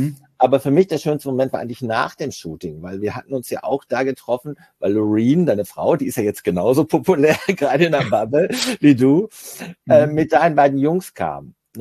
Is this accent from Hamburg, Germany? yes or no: yes; Hamburg, Germany; ich bin Hamburger.